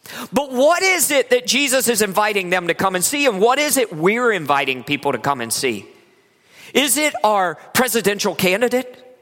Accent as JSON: {"language": "English", "region": "West Virginia", "country": "United States", "said": "When I go anywhere in the world and mention I'm from West Virginia, There's immediately like all this baggage, some of which I love."}